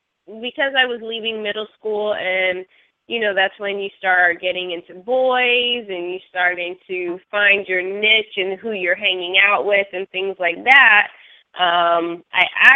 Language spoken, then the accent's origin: English; United States; I was a minority, and I mean, I'm African American now, so I'm a minority in the U.S.